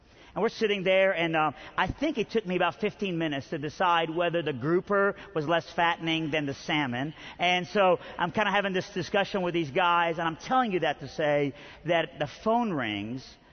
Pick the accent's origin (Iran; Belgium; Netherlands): Iran; now in Birmingham, United States; Originally, I'm from Iran.